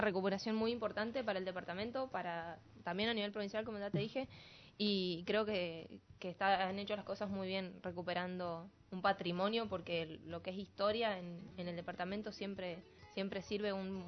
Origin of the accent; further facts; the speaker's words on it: Mendoza, Argentina; somos mendocinos, muy mendocinos.